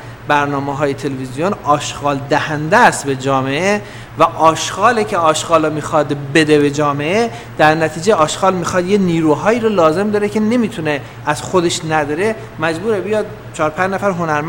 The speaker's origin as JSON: {"language": "Persian", "country": "Iran", "said": "ما ایرانی هستیم، 5000 سال تمدن داریم"}